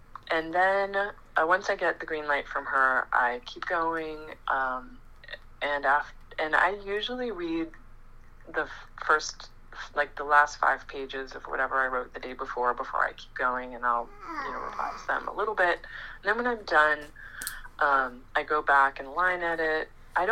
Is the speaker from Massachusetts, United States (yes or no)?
yes; Boston, Massachusetts, United States; I decided to go meet her because I grew up in Boston and she lived in California.